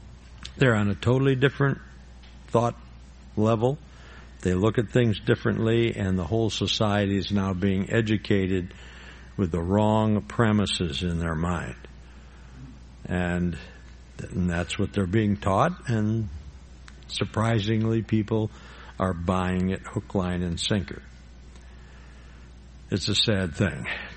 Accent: Illinois, United States; We're originally from Illinois

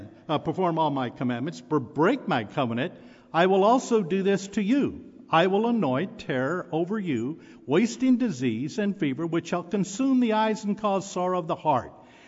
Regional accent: Arkansas, United States; I'm from Arkansas, so I can say this.

